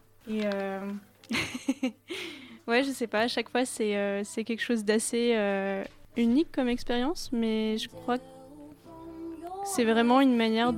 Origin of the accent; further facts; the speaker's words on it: Brittany, France; parce que j'aime beaucoup l'eau et je suis bretonne.